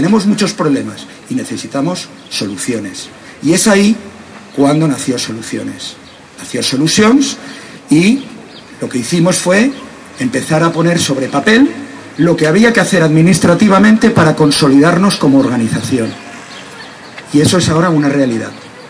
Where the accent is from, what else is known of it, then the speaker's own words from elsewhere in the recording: Sitges, Catalonia, Spain; no haya un piso donde podamos vivir en Sitges, los que somos de Sitges